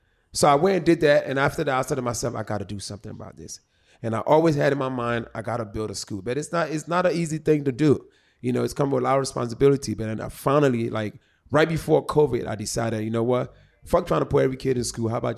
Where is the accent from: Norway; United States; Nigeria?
Nigeria; I'm Nigerian, Mike.